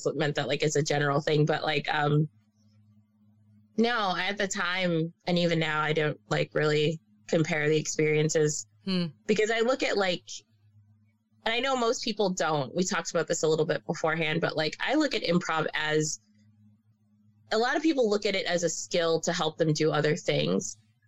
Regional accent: Wisconsin, United States; also born or lived in Boston; I grew up in Wisconsin, and you're talking about you grew up in Boston

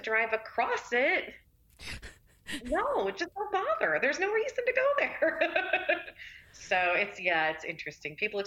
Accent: Kansas, United States; And I would just have to wait for them to get to, but where are you from? Yeah, Kansas.

